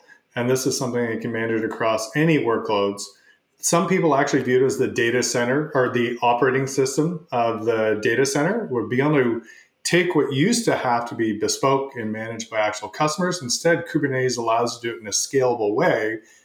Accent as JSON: {"language": "English", "country": "Canada", "said": "I'm Canadian. Eventually, I'm going to bring up the fact you spell color with a U and everyone else is spelling it wrong."}